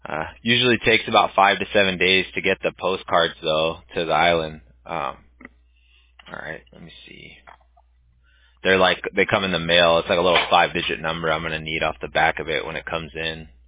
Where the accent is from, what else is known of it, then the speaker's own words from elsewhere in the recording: California, United States; Orange County, but I go out there twice a year.